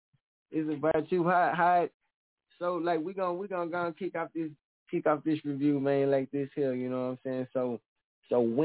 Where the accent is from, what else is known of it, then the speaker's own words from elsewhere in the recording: Mobile, Alabama, United States; You know that's home. That's back home. You know what I'm talking about? You Huntsville. I'm Mobile. I'm from Mobile.